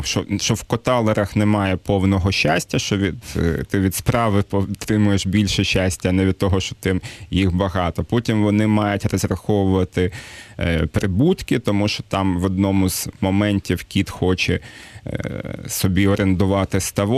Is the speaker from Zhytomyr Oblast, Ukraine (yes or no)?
yes; Zhytomyr, Zhytomyr Oblast, Ukraine; В мене перша презентація була в моєму рідному місті, Житомирі.